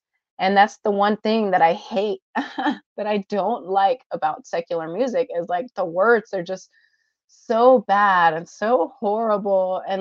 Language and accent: English; Houston, Texas, United States; I grew up in Houston. So I grew up listening to rap and stuff like that.